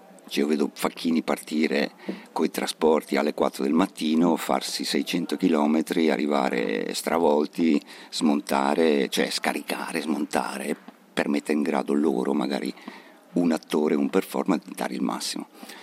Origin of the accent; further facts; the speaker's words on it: Mantua, Lombardy, Italy; moved away as an adult; also born or lived in Bologna; io sono di Mantova d'origine, e appena ho potuto me ne sono andato